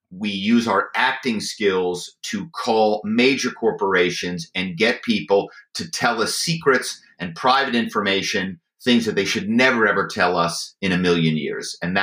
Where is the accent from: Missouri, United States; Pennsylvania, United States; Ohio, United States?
Pennsylvania, United States; Philadelphia; my hometown is Philadelphia … And … is very well known in the automobile business.